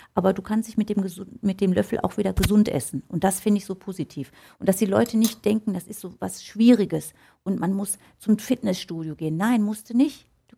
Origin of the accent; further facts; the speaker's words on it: Velbert, North Rhine-Westphalia, Germany; Ich bin aus Velbert und da habe ich mein Studio in der Friedrichstraße.